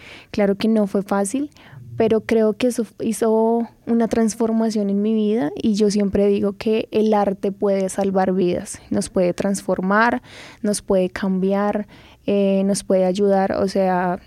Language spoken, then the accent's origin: Spanish; Pacho, Cundinamarca, Colombia; also born or lived in Bogotá; Sí, y mi papá es de Pacho, Cundinamarca, y me crié en Pacho, Cundinamarca.